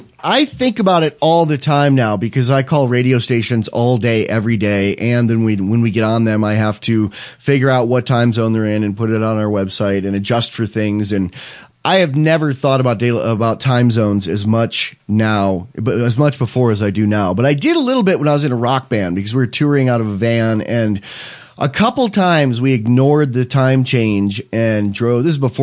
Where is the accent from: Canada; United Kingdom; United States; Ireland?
Ireland; And I'm Irish, so yeah, and I can laugh at that. I'm Irish.